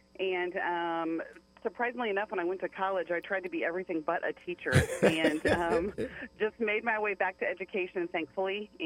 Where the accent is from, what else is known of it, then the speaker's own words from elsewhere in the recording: Carmel, Indiana, United States; but I'm actually from Carmel, Indiana, and went to Carmel High School.